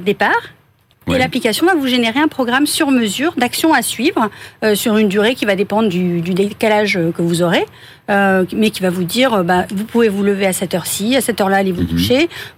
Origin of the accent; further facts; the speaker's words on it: Brest, Brittany, France; Oui, je suis une brestoise.